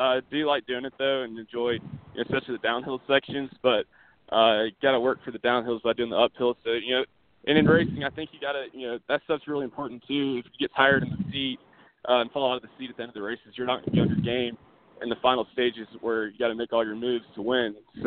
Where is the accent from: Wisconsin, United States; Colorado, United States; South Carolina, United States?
South Carolina, United States; South Carolina, easily. We're actually right up by Greenville Pickens. I'm only 2 miles away from Greenville Pickens, and that's where I grew up.